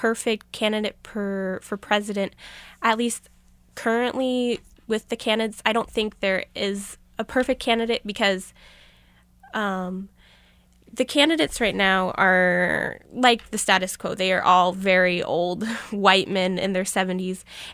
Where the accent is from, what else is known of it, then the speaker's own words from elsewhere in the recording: United States; I am American, but I also have this other cultural identity as well. So I can see issues from like as an American, but also as like a German.